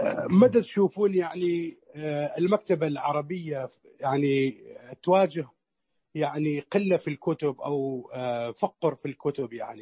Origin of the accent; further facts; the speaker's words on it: Iraq; لربما كان عندنا بالعراق الطابعات ما موجودة مثلا